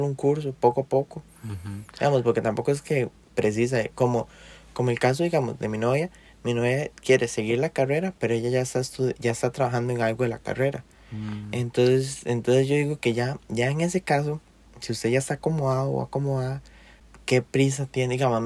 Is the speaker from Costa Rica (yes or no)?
yes; Costa Rica; Y uno culpa, y uno como tico culpa a otro, digamos.